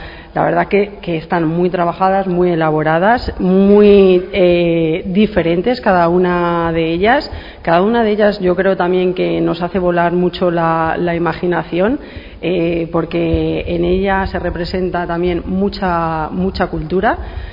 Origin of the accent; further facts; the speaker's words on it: San Esteban de la Sierra, Castile and León, Spain; la primera exposición que hice en San Esteban de la Sierra, mi pueblo